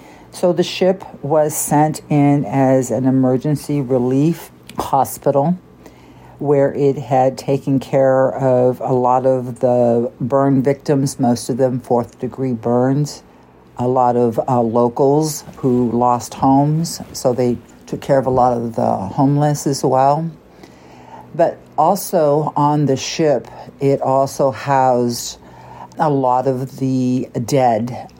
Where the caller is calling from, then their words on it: California, United States; this is my first time calling. I'm calling from California.